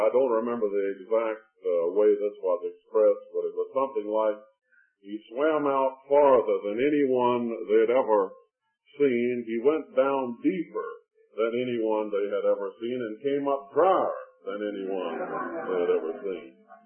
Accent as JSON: {"language": "English", "region": "South Carolina", "country": "United States", "said": "but you must remember I'm from South Carolina."}